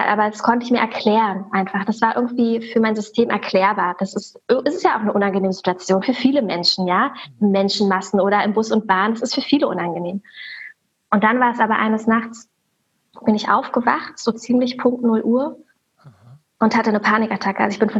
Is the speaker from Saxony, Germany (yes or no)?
no; Berlin, Germany; Und mir ist sofort Berlin gekommen, meine Heimat.